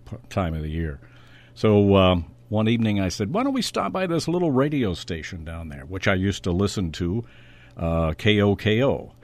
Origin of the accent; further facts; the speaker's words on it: Kansas City, Missouri, United States; I was born in Kansas City, and then we lived on the suburbs of Kansas City, and I was about 13 years old